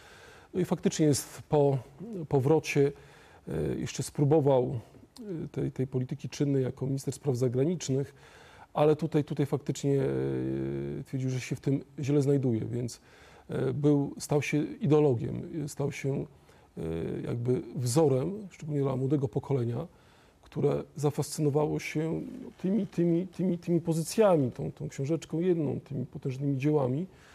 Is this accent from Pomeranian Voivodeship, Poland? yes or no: no; Podlaskie Voivodeship, Poland; Ja pochodzę, mam szczęście z województwa obecnie podlaskiego, wcześniej województwo białostockie